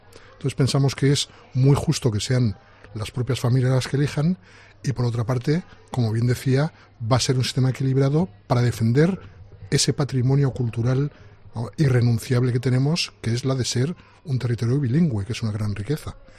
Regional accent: Elche, Valencian Community, Spain; Yo soy de Elche. Entonces, en conversaciones formales de este tipo, prefiero expresarme en castellano, pero el valenciano lo hablo perfectamente

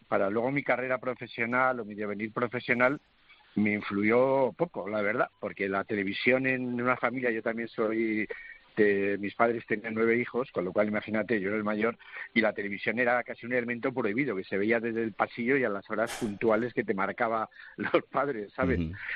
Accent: Málaga, Andalusia, Spain; yo tenía un tío mío en Málaga, yo soy de Málaga

